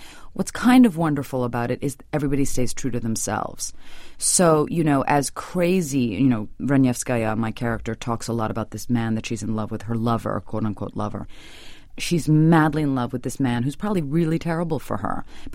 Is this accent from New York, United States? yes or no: yes; New York City, New York, United States; I grew up in New York City in a terribly stable environment